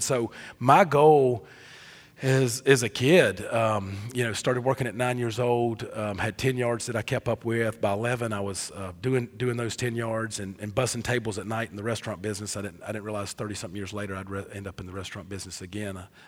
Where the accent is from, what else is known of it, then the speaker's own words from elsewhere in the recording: Georgia, United States; Growing up in South Georgia, I was the middle child of three, and I'm redheaded, so that probably explains a lot.